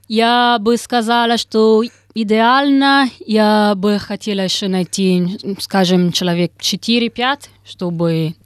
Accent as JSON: {"language": "Russian", "country": "Italy", "tie": "born or raised there", "second_language": "Russian", "said": "Я родилась в Италии, выросла в Италии."}